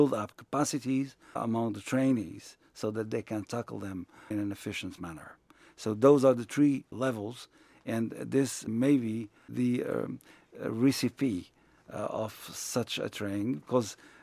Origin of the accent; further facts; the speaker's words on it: Morocco; But in Morocco, we're proud to recall the fact that we were quite successful in enjoying the fruits of mutual recognition between Muslims and Jews in our country.